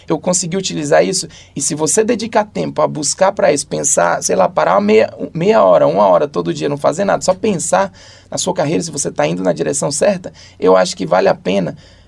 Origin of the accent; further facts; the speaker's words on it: Northeast Region, Brazil; você é descendente de índio, você é descendente de... Então, é tão misturado, principalmente eu, de onde eu venho, do Nordeste.